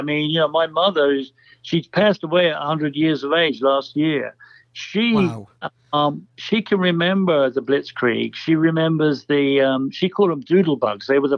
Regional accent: London, United Kingdom; accent: Cockney; because a lot of London was bombed, or the East End where we came from. I'm a Cockney, true Cockney.

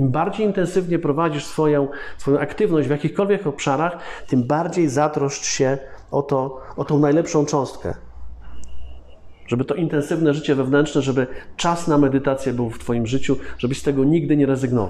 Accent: Głogów, Lower Silesian Voivodeship, Poland; Otóż ja się urodziłem w Głogowie. To miejscowość jak miejscowość, ale pierwszy dom, pierwsze mieszkanie, jakie pamiętam, za komuny, nie było ogrzewania centralnego

